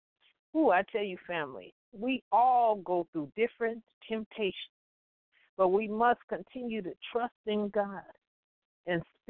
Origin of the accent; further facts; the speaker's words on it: Compton, California, United States; I think back to growing up in Compton.